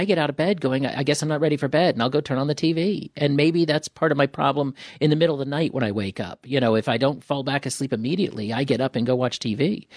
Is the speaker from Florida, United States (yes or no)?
yes; Florida, United States; I'm from Florida. So for us, 67 is when we put heavy jackets on.